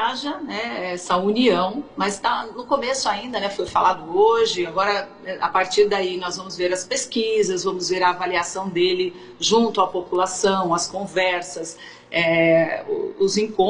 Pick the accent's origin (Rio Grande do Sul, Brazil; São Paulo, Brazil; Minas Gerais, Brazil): São Paulo, Brazil; É lógico que eu sou aqui do estado de São Paulo